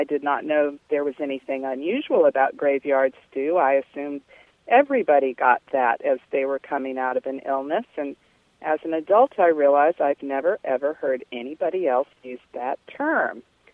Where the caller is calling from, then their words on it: Charlottesville, Virginia, United States; Charlottesville, Virginia.